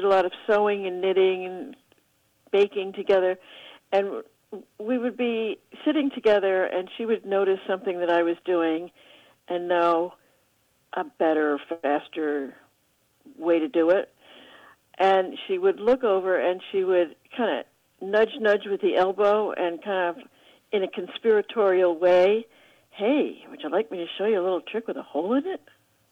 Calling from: Hinesburg, Vermont, United States; I'm calling from Hinesburg, Vermont.

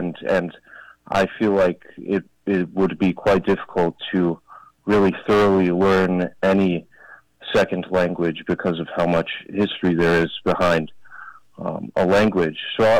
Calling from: Orono, Minnesota, United States; I'm calling from Orono, Minnesota.

